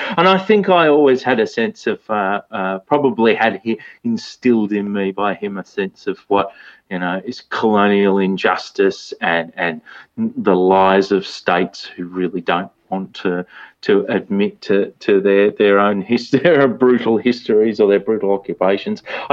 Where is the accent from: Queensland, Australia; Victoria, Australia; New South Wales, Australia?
Victoria, Australia; Melton; growing up in Melton and me being a little bit of a bookworm and a nerd, I probably didn't gel too much with, like, what I saw as, like, blokey kind of Australia around me